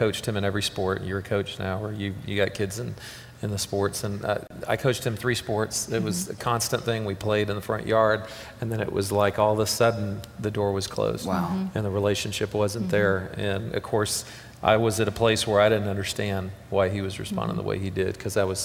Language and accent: English; Seattle, Washington, United States; to my parents' house in Seattle. And which is where I grew up out in Washington State